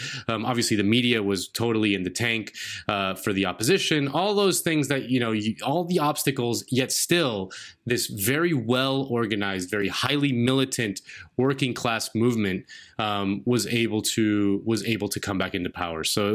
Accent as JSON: {"language": "English", "town": "Miami", "region": "Florida", "country": "United States", "tie": "born or raised there", "said": "because I grew up in Miami"}